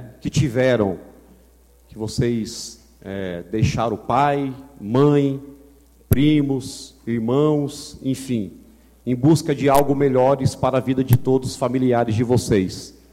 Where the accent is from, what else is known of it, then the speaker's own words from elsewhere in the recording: São Bernardo do Campo, São Paulo, Brazil; Não sou nordestino, sou São Bernardense, sou nascido e criado aqui em São Bernardo. Meu pai é mineiro, minha mãe é paulista, mas temos algumas afinidades com o pessoal do Nordeste, né?